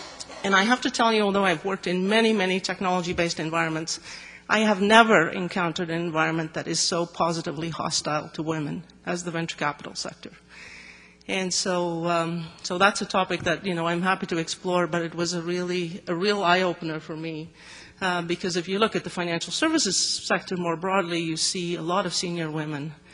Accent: South Africa; moved away as an adult; also born or lived in Oxford, United Kingdom; I grew up in South Africa and went to Balliol College at Oxford in 1979

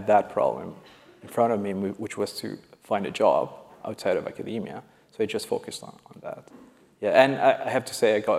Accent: Peru; moved away as an adult; now in Canada; I'm originally from Peru. and I got my bachelor's in physics there. After that, I went to Amsterdam to do my master's in theoretical physics. And then in 2009, I came to Canada to the Perimeter Institute to work on my PhD.

